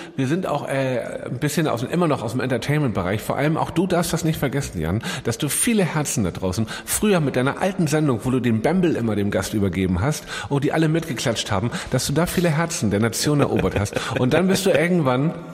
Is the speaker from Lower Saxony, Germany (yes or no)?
no; Hamburg, Germany; Tatsächlich komme ich eigentlich aus Eimsbüttel, da bin ich geboren und habe die ersten Jahre in Eimsbüttel gewohnt. Dann in Lockstedt, dann in Stelling und dann in Schnelsen, um den genauen Verlauf mal zu sagen.